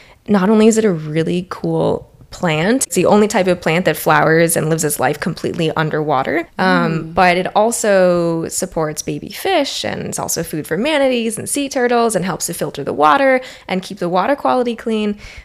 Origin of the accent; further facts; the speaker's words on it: Miami, Florida, United States; I grew up in Miami, Florida, which is in the neotropics. There is, you know, lizards running around everywhere. My grandparents lived right on Biscayne Bay.